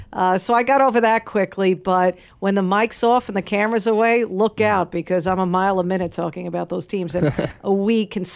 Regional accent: New York, United States; I grew up in New York. Sorry, listeners.

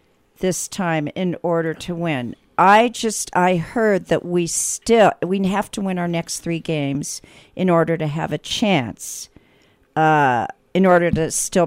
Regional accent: Oklahoma, United States; I'm from Oklahoma.

